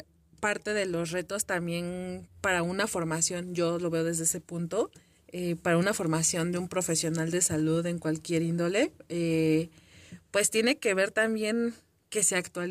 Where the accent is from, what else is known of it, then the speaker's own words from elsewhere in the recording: State of Mexico, Mexico; nosotros somos del Estado de México y realmente no hay clínicas o que yo conozca, ¿no?